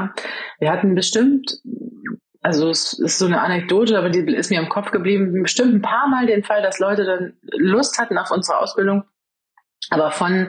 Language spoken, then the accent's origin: German; Germany; Der Abschluss ist, glaube ich, auch was, wo wir als Deutsche sehr gerne drauf gucken